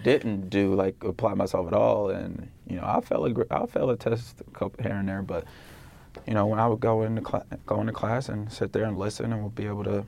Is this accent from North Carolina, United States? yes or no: no; New Brunswick, New Jersey, United States; born there; also born or lived in Sierra Leone; I mean, when I was younger, obviously I was born in New Brunswick, New Jersey, and as a kid, I lived there for about 2-3 years and then moved to Sierra Leone.